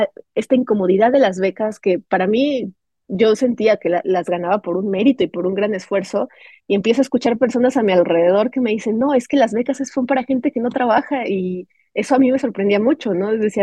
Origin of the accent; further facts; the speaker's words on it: Tlaxcala, Mexico; born there; moved away as an adult; also born or lived in Puebla; now in Mexico City, Mexico; yo, como dijiste, nací en Tlaxcala, entonces tuve que emigrar primero a Puebla, donde estudié una licenciatura, luego vine a Ciudad de México también por estudios.